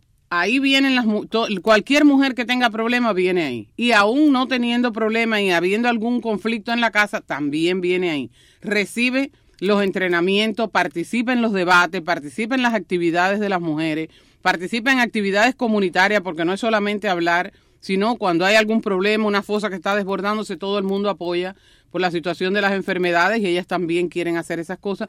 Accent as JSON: {"language": "Spanish", "country": "Cuba", "tie": "born or raised there", "said": "no sabes con qué me criaron a mí, porque en Cuba"}